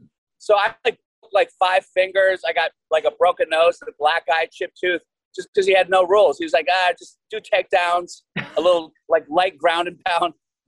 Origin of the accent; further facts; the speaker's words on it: Wales, United Kingdom; But I'm also Welsh, so I'd like to hear what he has to say.